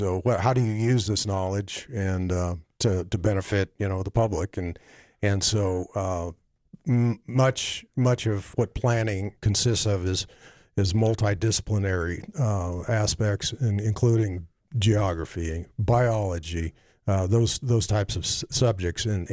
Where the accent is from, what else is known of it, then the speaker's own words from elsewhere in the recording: Wyoming, United States; also born or lived in Sheridan; I was born in Sheridan, actually, but my family was in oil, and so we moved a lot. My father was a geologist, and so we lived all over Wyoming, as I say, the Intermountain West, overseas.